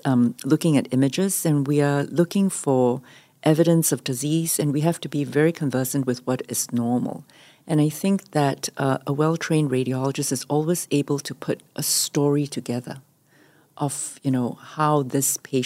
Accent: Singapore; So I'm originally from Singapore, and I'm one of three children to my parents who were both originally from Shanghai and were first-generation immigrants to Singapore.

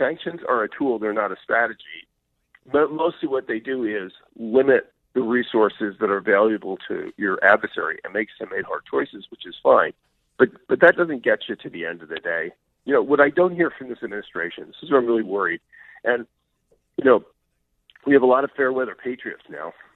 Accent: United States; things that we're actually, as an American, lives out to fight and defend

